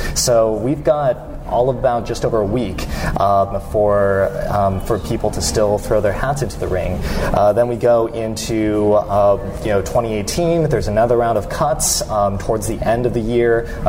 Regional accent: Las Vegas, Nevada, United States; now in Pittsburgh, United States; No, I'm from Las Vegas

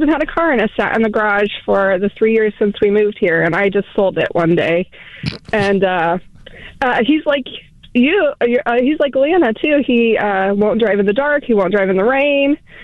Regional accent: Ohio, United States; And it's funny because we're also from Ohio, and I've adapted to the way of driving here, and I get quite angry.

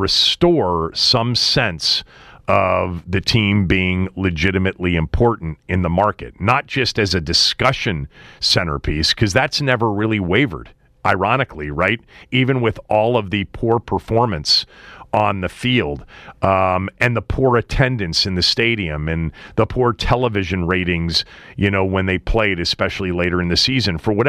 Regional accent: Chevy Chase, Maryland, United States; Growing up in Chevy Chase, I remember Sundays when the entire DMV came together in support.

